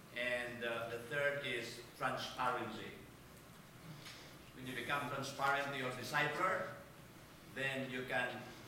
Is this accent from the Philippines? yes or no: yes; Philippines; from the Philippines.